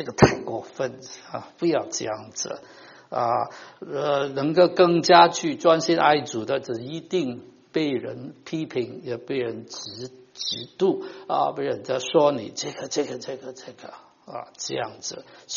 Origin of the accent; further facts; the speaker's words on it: China; 我们中国人都是中庸之大嘛，不要太热了，那不行啊。